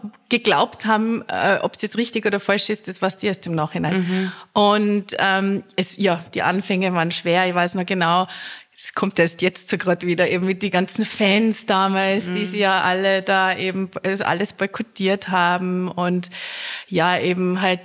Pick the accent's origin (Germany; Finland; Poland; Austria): Austria; Zell am See, Salzburg; Also ich stamme ja ursprünglich aus Zell am See und bin aber relativ schnell nach meiner Matura auch dann nach Salzburg gegangen.